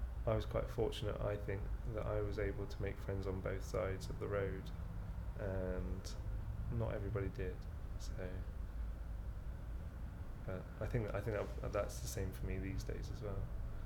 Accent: Aldershot, South East England, United Kingdom; born there; I lived in the Siren System most of my life, but I was born in Aldershot, which is a army barrack town. So my dad was in the army and my mum was from an army family.

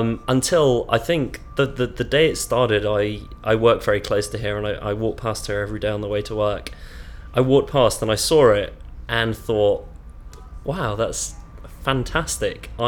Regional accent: Liverpool, North West England, United Kingdom; My date of birth is the 9th of July 1980 and I come from Liverpool.

